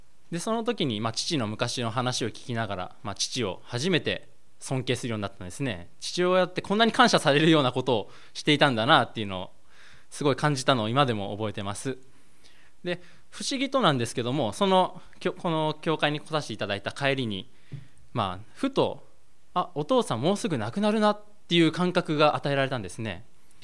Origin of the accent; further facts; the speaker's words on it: Yokosuka, Kanagawa, Japan; 父がここから離れて神奈川県の横須賀に行った後僕は生まれたので、僕自身は神奈川県出身なんです。